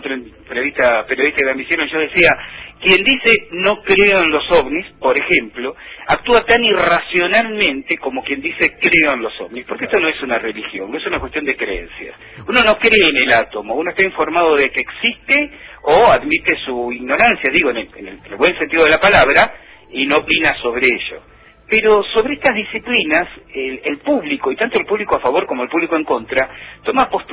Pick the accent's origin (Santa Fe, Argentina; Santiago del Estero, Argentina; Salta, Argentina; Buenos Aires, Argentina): Buenos Aires, Argentina; now in Paraná, Argentina; yo soy oriundo de Buenos Aires, vivo en Paraná desde el año 88